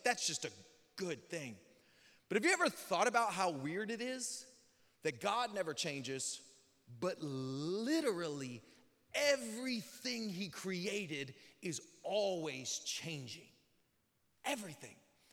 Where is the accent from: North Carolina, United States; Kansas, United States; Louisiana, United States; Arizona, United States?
Louisiana, United States; Lake Charles; born there; I was born in Lake Charles, Louisiana, raging Cajun.